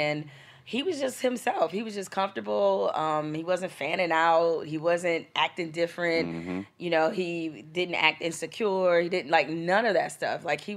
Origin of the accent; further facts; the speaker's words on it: Detroit, Michigan, United States; it goes back to, you know, growing up in Detroit in the hood.